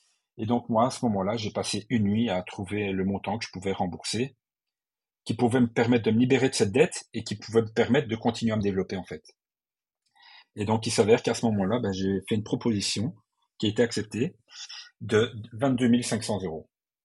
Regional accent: Brussels, Belgium; Moi, je suis d'origine de Bruxelles, donc je me dis, pourquoi pas en implanter sur Bruxelles.

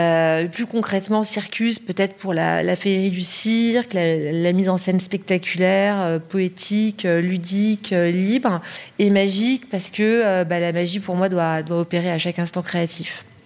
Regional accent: Paris, Île-de-France, France; born there; je suis née à Paris

